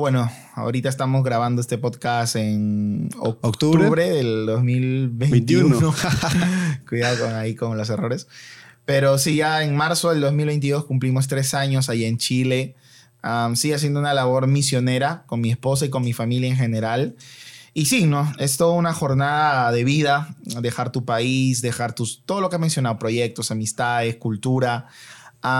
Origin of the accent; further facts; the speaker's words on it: Peru; moved away; Perú siempre va a ser mi patria, mi tierra natal.